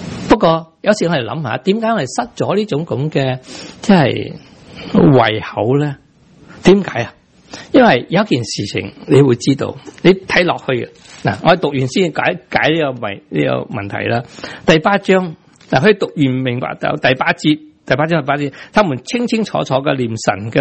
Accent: Guangdong, China; 国语我哋广东人好少唔讲啲嘢噶。

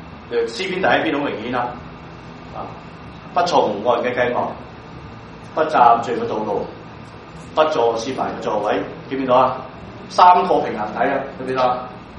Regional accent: China; 即係我哋唐詩啊，我哋中國人寫唐詩咧就押韻嘅

